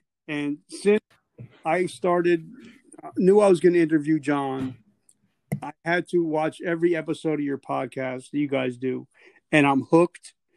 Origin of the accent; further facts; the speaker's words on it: New Jersey, United States; I'm from Jersey, so East Coast boys got to stick together.